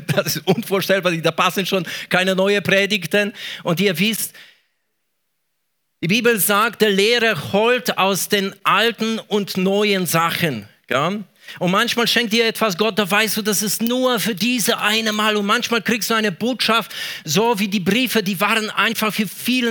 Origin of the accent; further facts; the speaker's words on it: Poland; ich komme aus Polen.